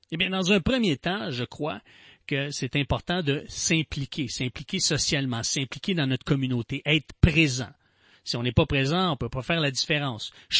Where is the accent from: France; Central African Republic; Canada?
Canada; Montreal, Quebec; born there; Je suis un Québécois, je suis né à Montréal, je suis fier d'être Québécois, j'aime la langue française